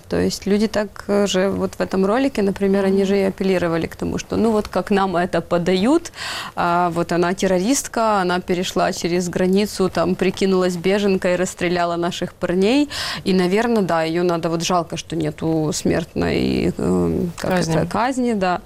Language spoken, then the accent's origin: Russian; Ukraine; Russian is a second language; как каждый нормальный украинец, конечно же